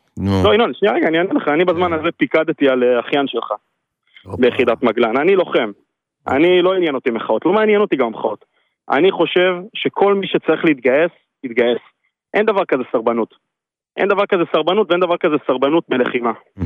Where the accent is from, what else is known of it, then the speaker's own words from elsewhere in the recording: Zikhron Ya'akov, Haifa District, Israel; אני מזיכרון יעקב